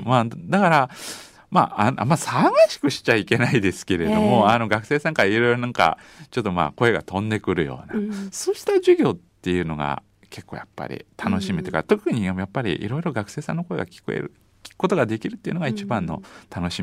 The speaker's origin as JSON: {"language": "Japanese", "region": "Hyogo", "country": "Japan", "said": "私まあ兵庫県出身じゃないですか。"}